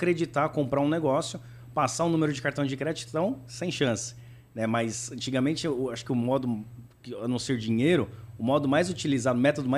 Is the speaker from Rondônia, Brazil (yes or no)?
no; São Paulo, Brazil; born there; De fato, eu nasci aqui em São Paulo, né, meus pais também